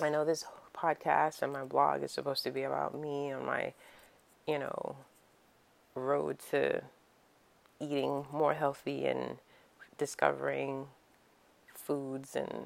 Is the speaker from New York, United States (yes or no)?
yes; New York, United States; So I grew up here in New York, but I've never seen race play out the way it has been